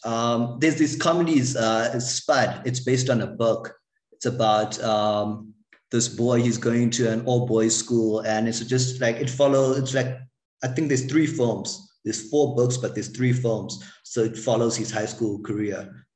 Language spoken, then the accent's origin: English; Durban, KwaZulu-Natal, South Africa; now in Pretoria, South Africa; I'm originally from Durban, but I was there for like the first 10 years of my life.